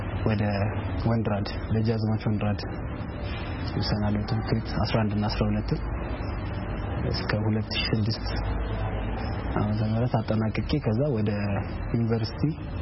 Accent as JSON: {"language": "Amharic", "region": "Addis Ababa", "country": "Ethiopia", "tie": "born or raised there", "said": "ተወልጄ ያደግኩት አዲስ አበባ ነው።"}